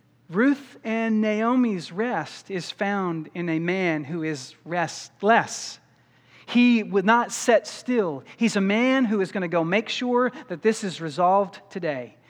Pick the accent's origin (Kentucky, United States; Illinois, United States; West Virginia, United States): Kentucky, United States; I grew up in Kentucky. Lisa and I got married in Louisville